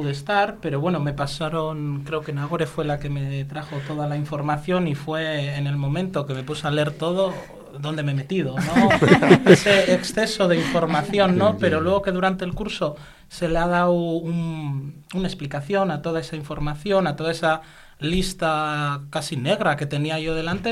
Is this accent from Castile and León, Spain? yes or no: no; Iurreta, Basque Country, Spain; de Iurreta, de 23 años.